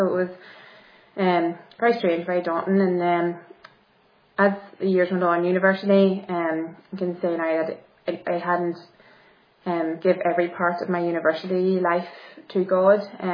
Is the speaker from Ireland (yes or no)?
yes; Ulster, Ireland; So I'm from Monaghan originally